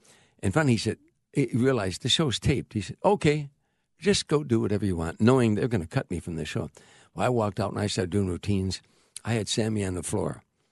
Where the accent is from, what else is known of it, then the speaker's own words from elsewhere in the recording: Harvey, Illinois, United States; But I grew up in Harvey. You know, Harvey had a group called